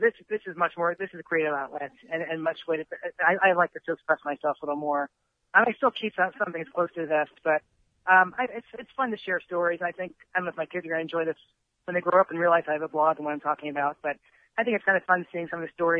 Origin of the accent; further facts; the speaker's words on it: Churchill, Pennsylvania, United States; So I'm from Churchill, Forest Hills area. So I'm a Woodland Hills High School graduate.